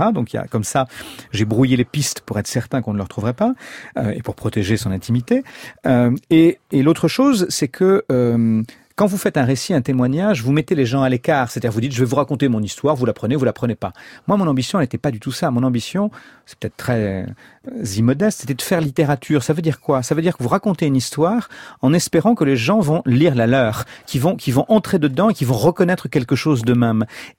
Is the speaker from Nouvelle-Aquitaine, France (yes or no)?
yes; Nouvelle-Aquitaine, France; parce que l'île de Ré, c'est le territoire de mon enfance. Moi, je suis né en Charente, et donc, quand vous êtes charentais, le littoral le plus proche, c'est l'île de Ré.